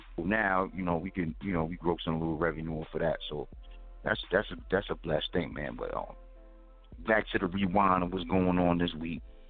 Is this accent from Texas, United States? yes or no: no; Queens, New York, United States; But first of all, I'm from Queens, so I always was on